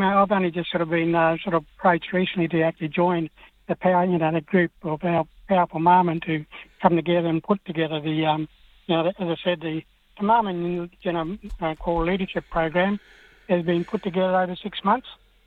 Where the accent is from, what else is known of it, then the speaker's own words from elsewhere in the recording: Armadale, Western Australia, Australia; also born or lived in Pingelly; Grew up in Armidale, as family would know, sort of been there for many years, living around there, but I currently live down in Mandurah at the moment